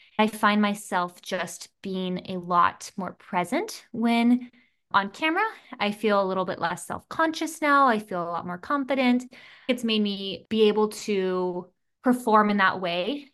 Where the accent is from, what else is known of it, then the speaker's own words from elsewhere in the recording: United States; We're a interracial couple. I'm here from America. My husband's from Malaysia.